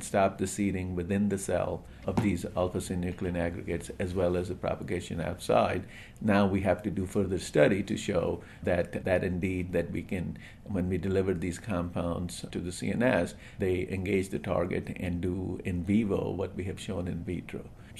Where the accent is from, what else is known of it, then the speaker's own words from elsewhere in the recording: India; I grew up in India, and we lived very nearby where St. Mother Teresa lived.